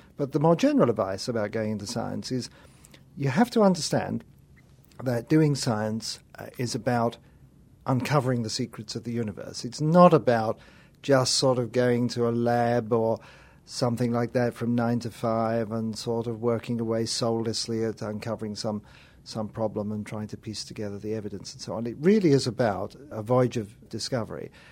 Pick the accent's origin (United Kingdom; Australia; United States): United Kingdom; England; I grew up in England